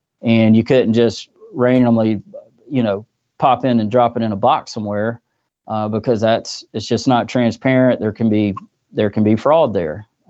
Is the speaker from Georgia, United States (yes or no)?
yes; Newnan, Georgia, United States; So, again … I'm from Noonan, Georgia. We're about 40 miles south of the capital here in Atlanta.